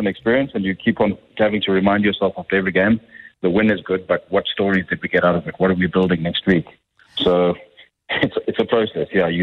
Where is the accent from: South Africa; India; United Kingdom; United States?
South Africa; You're watching it as a South African and a rugby fan